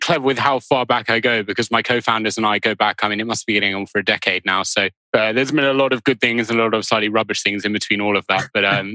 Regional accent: United Kingdom; as a Brit, I had no idea who they were.

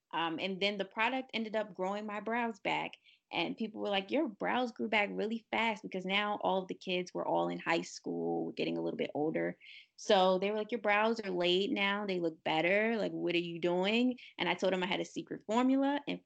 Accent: Baltimore, Maryland, United States; I just turned 18 about a month ago. I'm from Baltimore, Maryland.

